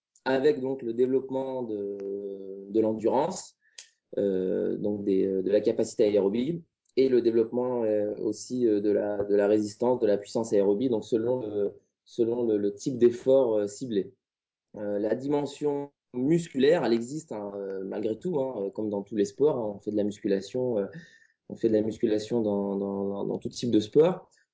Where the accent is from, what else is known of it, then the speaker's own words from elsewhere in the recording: Lyon, Auvergne-Rhône-Alpes, France; je suis lyonnais et je suis coach sportif.